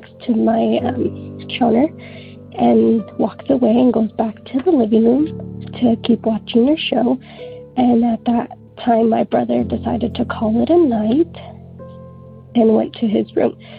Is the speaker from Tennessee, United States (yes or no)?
no; Tulare, California, United States; I am from Tulare, California.